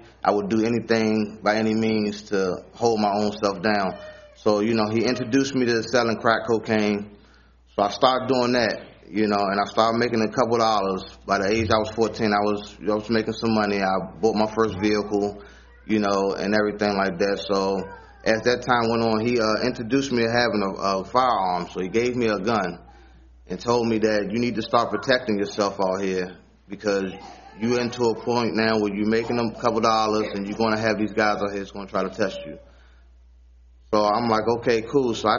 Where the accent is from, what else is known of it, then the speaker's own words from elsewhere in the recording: Washington, District of Columbia, United States; I'm from Washington, D.C., 29 years old.